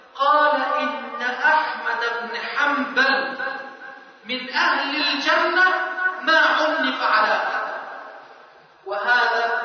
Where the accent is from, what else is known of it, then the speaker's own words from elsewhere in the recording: Egypt; عندنا في مصر، في مصر هنا